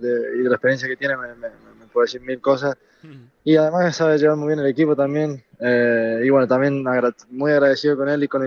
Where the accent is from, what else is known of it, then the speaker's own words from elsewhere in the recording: Argentina; moved away as an adult; el que salí de Argentina, dejé mi familia